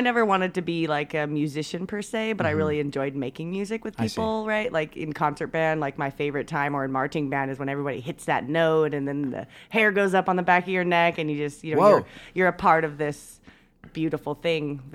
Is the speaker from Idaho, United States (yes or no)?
yes; Caldwell, Idaho, United States; Yeah, so I grew up in Idaho, outside of Boise, in a small town called Caldwell. About 30,000 people or so, I think, when I was growing up there.